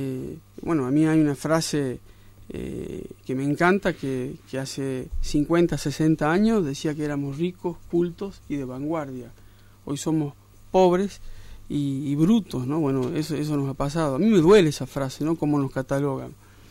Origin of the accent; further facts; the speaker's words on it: Argentina; porque somos Argentina